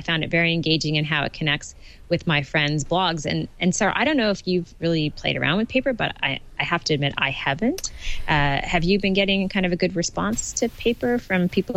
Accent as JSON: {"language": "English", "country": "Canada", "said": "because I am Canadian"}